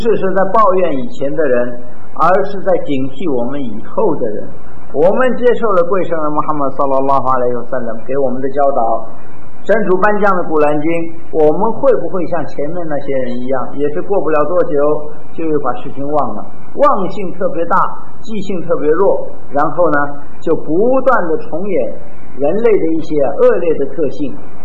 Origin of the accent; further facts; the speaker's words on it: China; 我们中国人讲究是气节，一年有24个节气